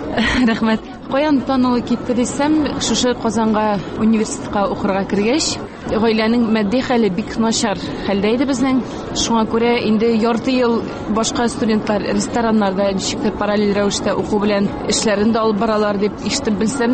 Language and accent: Tatar; Udomlya, Tver Oblast, Russia; born there; Әйе, Тивер өлкәсенең Удомль шәһәрендә тудык.